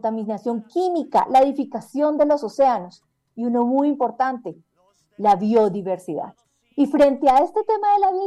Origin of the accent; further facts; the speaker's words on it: Cali, Valle del Cauca, Colombia; de mi tierra, en Cali, Colombia